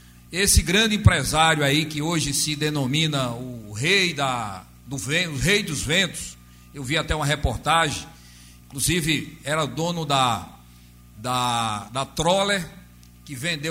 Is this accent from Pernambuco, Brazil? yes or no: yes; Pernambuco, Brazil; Eu venho de uma região do Agreste Meridional, vivenciei com os agricultores essa realidade.